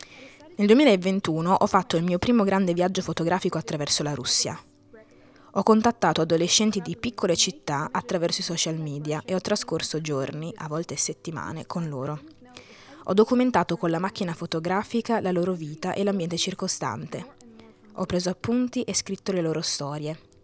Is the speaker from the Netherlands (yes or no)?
yes; Amsterdam, North Holland, Netherlands; I miei genitori si sono trasferiti dalla Russia ai Paesi Bassi nel 2009. Io sono cresciuta ad Amsterdam, ma ero circondata dalla mentalità e dalle tradizioni sovietiche della mia famiglia.